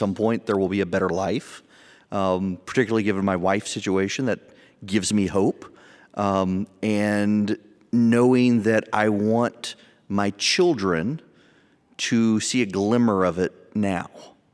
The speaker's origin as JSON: {"language": "English", "region": "the South", "country": "United States", "said": "I'm from the South."}